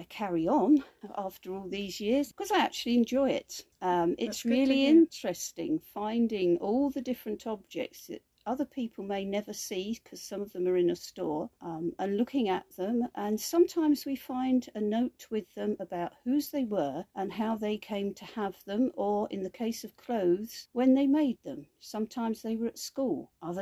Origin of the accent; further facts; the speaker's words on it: East of England, United Kingdom; I'm from Hertfordshire originally, and my family are from Norfolk, Suffolk and Wiltshire via Hertfordshire. But we've now been here since 1972, so we regard ourselves as local.